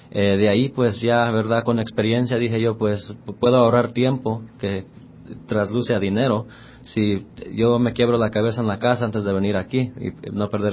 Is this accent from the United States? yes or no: yes; Pacoima, California, United States; yo sabía que quería traer el arte a mi pueblo de Pacoima